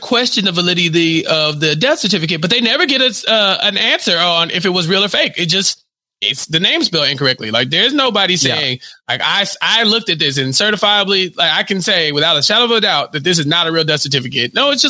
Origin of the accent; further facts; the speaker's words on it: Ireland; But also, we're Irish, so we got a party.